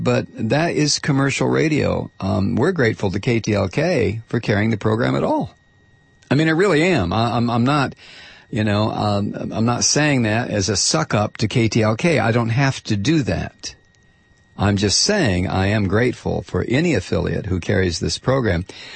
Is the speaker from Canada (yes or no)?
no; Iran; now in United States; I immigrated from Iran to the U.S. in 2001, just months before the 9/11 attacks.